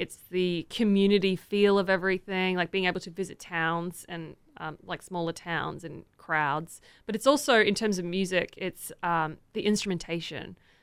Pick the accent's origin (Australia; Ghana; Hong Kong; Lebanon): Australia; Brisbane, Queensland; So I'm from Brisbane, Australia, which is the east coast of Australia.